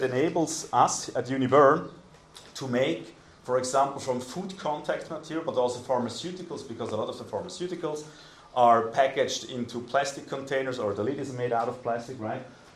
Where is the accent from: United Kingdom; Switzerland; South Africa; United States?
Switzerland; English is a second language; I'm from Switzerland. We don't eat the gut.